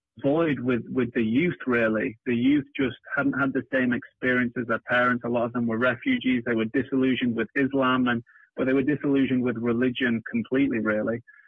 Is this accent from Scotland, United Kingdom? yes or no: no; Manchester, North West England, United Kingdom; I grew up in England, in Manchester, and so I grew up with wonderful parents. We grew up in a Catholic family